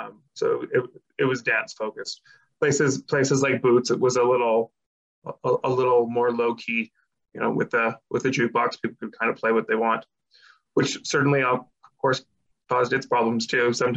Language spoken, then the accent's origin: English; Edmonton, Alberta, Canada; born there; Yeah, I was born in Edmonton, not too far from the location of all these places, actually, and still kind of live very close to all these places as well.